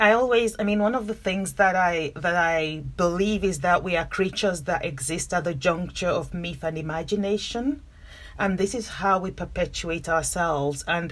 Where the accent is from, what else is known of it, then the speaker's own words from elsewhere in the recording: Nigeria; I'm from, I grew up in Nigeria, I'm Nigerian.